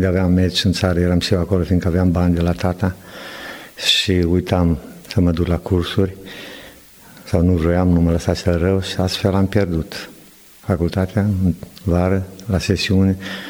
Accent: Bicaz, Neamț County, Romania; primii 18 ani, am copilărit în Bicaz, am făcut școala generală în Bicaz, am terminat, apoi am făcut un liceu industrial, cum se făcea în vremurile acelea, la Sighetul Mărmației

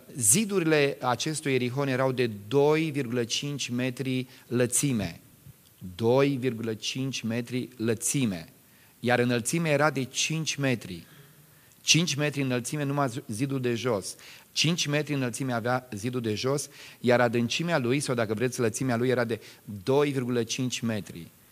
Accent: Romania; eu ca român

